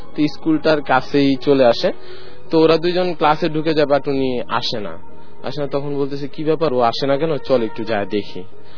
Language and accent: Bangla; Jamalpur, Mymensingh Division, Bangladesh; now in Dhaka, Bangladesh; হ্যাঁ আমি এসেছি শাহিনবাগ থেকে … আমি এখন আমার ঘটনায় যাচ্ছি।